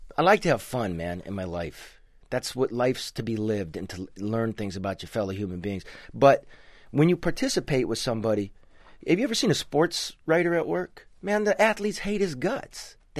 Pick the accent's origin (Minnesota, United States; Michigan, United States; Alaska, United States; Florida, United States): Michigan, United States; Detroit; also born or lived in Livonia / Westland; now in Los Angeles, United States; I'm from Michigan, Detroit area, you know, like bounced around. Livonia, Westland, Detroit itself. Lived here for many years. I live in L.A. now.